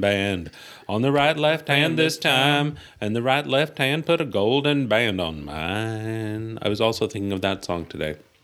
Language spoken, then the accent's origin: English; Ohio, United States; And I grew up in Ohio where they grow good tomatoes.